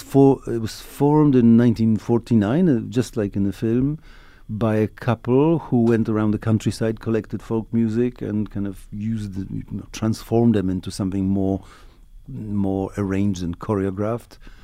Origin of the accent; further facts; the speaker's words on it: Poland; Mazowsze was around at the time when I was growing up in Poland.